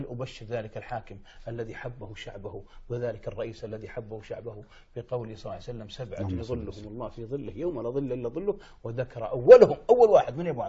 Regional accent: Saudi Arabia; ما في دار العجزة في الكويت وعندنا في السعودية

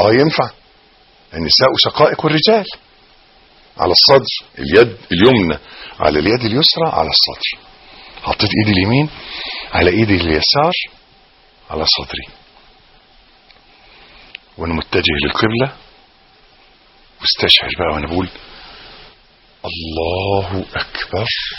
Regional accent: Egypt; بيقولوا عيبنا احنا كمصريين ان احنا بنتكلم من مناخيرنا، ما بنتكلمش من بقنا

